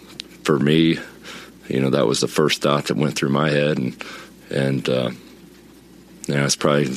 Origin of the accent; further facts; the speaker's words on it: Kansas, United States; You know, I grew up in Kansas, and I was a Kansas State grad, and I have a huge Catholic family